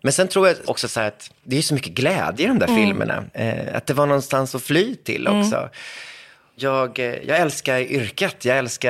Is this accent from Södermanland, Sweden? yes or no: no; Täby, Stockholm County, Sweden; min värld i Täby då, där jag växte upp.